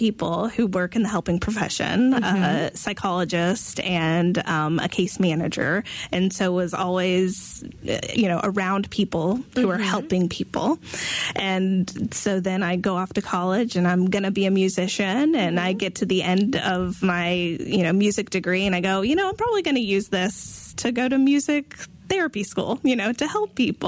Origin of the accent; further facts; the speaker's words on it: North Carolina, United States; I grew up born and raised in North Carolina, the only family member in my family, immediate family, born and raised in North Carolina.